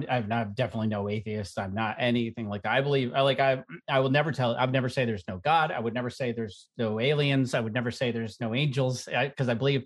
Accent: Englewood, New Jersey, United States; born there; I was born in Englewood, New Jersey.

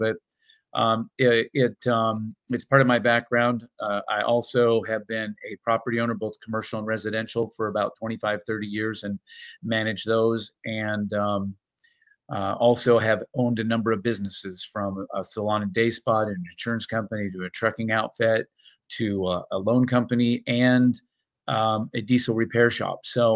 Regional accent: Portland, Oregon, United States; now in Spokane Valley, United States; I moved here from the Portland, Oregon area back in 2019

